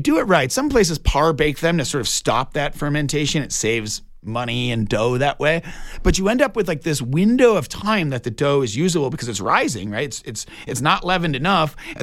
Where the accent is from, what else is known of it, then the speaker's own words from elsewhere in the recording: Detroit, Michigan, United States; 313 happens to be the area code from my hometown of Detroit, Michigan.